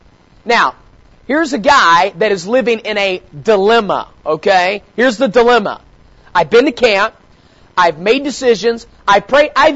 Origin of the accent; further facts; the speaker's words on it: West Virginia, United States; I grew up in West Virginia, and I went to a West Virginia public high school, okay?